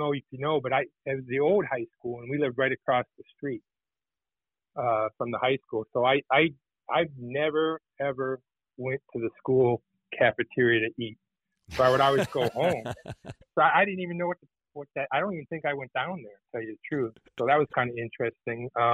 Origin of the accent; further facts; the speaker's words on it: Albert Lea, Minnesota, United States; You know, I'm proud I'm from Albert Lea. You know, I'm lucky I'm from Albert Lea, and everything was great.